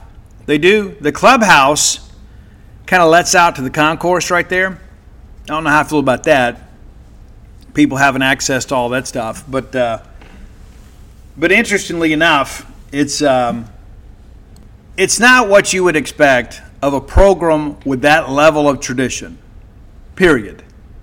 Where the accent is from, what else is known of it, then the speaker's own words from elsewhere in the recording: Mississippi, United States; I'm from South Mississippi. You don't put your hands on the people in South Mississippi.